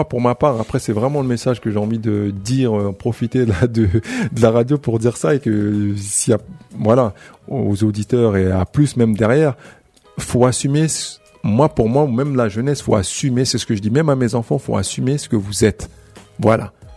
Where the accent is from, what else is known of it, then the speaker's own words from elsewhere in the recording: France; on est là, on sortira pas du pays. Nos enfants, on est français, nos enfants sont français.